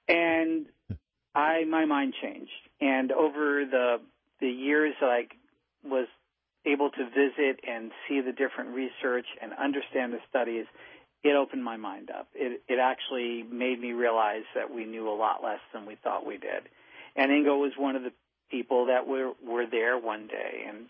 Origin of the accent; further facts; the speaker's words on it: New Jersey, United States; I grew up in near Princeton, New Jersey.